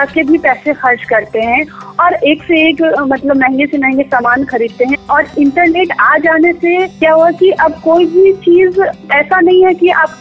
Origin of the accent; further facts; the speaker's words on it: Patna, Bihar, India; और मैं पटना बिहार से हूँ